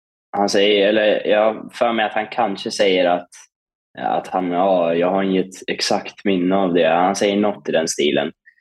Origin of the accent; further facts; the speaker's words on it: Norrland, Sweden; jag är ju själv från Norrland, det finns ju väldigt fattiga kommuner i övre Norrland